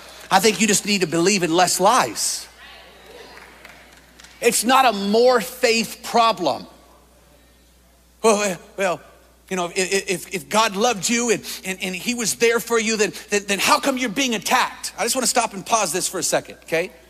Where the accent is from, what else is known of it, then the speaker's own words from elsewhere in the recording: Seattle, Washington, United States; I'm from Seattle. That was a Seattle CHOP.